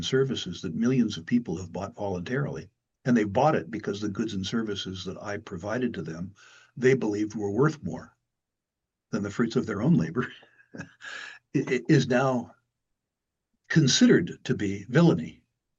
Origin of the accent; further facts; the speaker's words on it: California, United States; born there; now in Washington, United States; I was born in the People's Republic of California